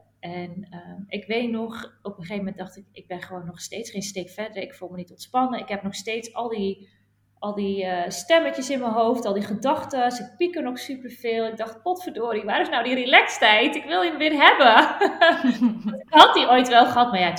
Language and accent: Dutch; Edam, North Holland, Netherlands; Ik ben 35 jaar. Ik ben single. Nee, dat was denk ik wel duidelijk. En ik ben opgegroeid in Edam. Van de Edammekaar, zeg ik altijd maar. Hele fijne jeugd daar gehad. Heel kleinschalig. Echt heel erg mooie plek.